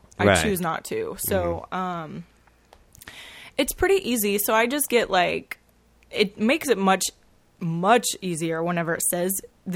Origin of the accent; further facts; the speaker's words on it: Texas, United States; I just feel, especially I'm from Texas, so corn fed on beef